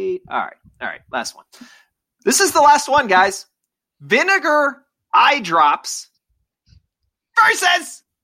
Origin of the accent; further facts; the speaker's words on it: New Jersey, United States; also born or lived in New York; So I was born in New York. I don't know if you guys need that. And I grew up in New Jersey.